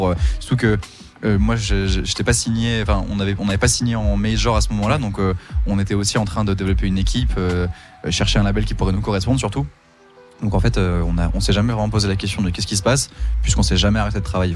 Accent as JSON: {"language": "French", "town": "Pau", "region": "Nouvelle-Aquitaine", "country": "France", "tie": "born or raised there", "said": "moi, je suis né à Pau, j'ai grandi à Pau, j'ai passé toute ma vie à Pau"}